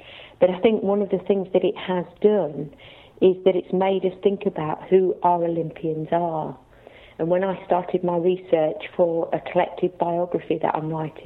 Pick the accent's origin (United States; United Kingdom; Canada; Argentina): United Kingdom; Leicester, East Midlands; not just because I'm from Leicester